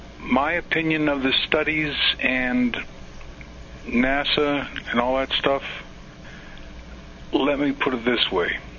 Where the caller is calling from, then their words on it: Wyoming, United States; from Wyoming